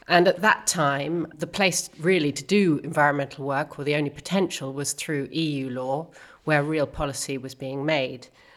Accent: London, United Kingdom; Actually, not quite. I actually emigrated to North London.

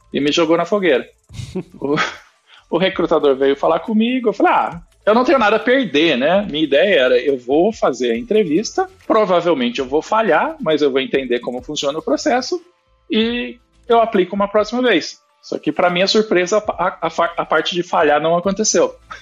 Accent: Santa Bárbara d'Oeste, São Paulo, Brazil; moved away; Eu sou do interior de São Paulo, de Santa Bárbara do Oeste, ali na região de Piracicaba.

